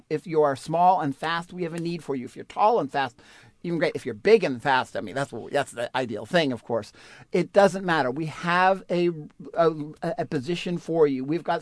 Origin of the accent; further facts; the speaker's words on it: New England, United States; I grew up in New England, and basically the sport of New Englanders is ice hockey.